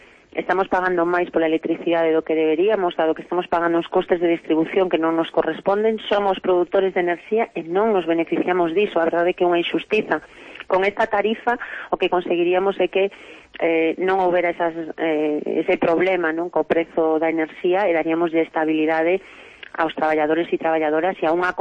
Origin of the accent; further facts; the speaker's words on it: Galicia, Spain; nós, como galegos e galegas, non nos beneficiamos da producción de enerxía eléctrica